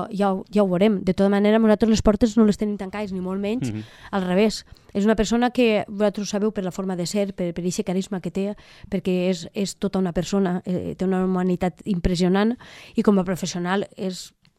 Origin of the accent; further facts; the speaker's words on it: Muro, Valencian Community, Spain; Ell parla de, del meu poble, ell parla de Muro